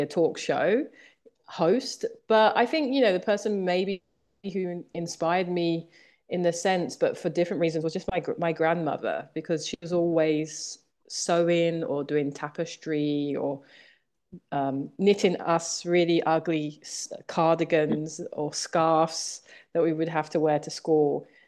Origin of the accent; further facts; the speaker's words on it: Thamesmead, London, United Kingdom; I grew up in Southeast London. I grew up in a place called Thamesmead. So if anyone's seen Clockwork Orange or The Misfits or a bunch of car commercials, it's a very like brutalist council estate